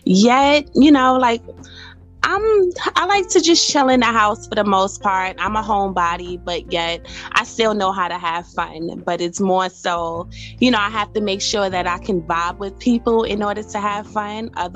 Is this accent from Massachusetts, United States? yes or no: no; Brooklyn, New York, United States; being born and raised in Crown Heights, Brooklyn